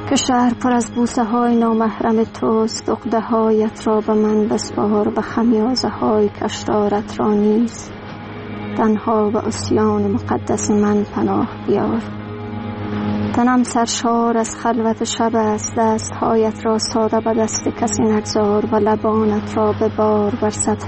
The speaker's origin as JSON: {"language": "Persian", "region": "Badakhshan", "country": "Afghanistan", "tie": "born or raised there", "also_born_or_lived": "Peshawar, Pakistan", "said": "یک مدتی هم همونجا زندگی کردم و بعدش هم آمدم به زادگاه اصلی ما که بدخشان است و محلی است که در دامنه هایش پدرم به دنیا آمد، مادرم به دنیا آمد و من اتفاقا در اوجا به دنیا نیامدم"}